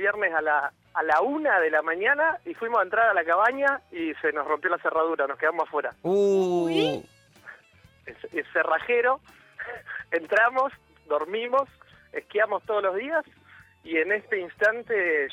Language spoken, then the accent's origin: Spanish; Cipolletti, Río Negro, Argentina; Somos de Cipolletti.